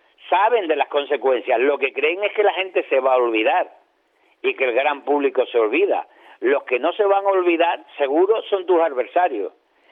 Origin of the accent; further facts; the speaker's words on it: Canary Islands, Spain; soy canario.